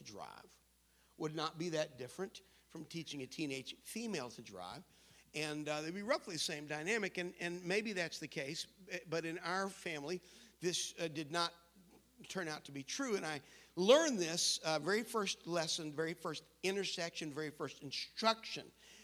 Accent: North Carolina, United States; now in New Jersey, United States; I grew up in North Carolina, and in North Carolina, when you did driver's education classes, I don't know how they do it here in New Jersey

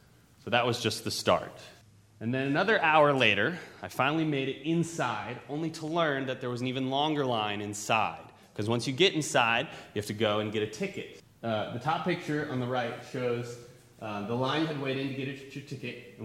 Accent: Atlanta, Georgia, United States; now in Charlotte, United States; We're actually originally from Atlanta, Georgia. And this is the first time that we've ever moved out of state into a new state. We've lived in Georgia our whole lives.

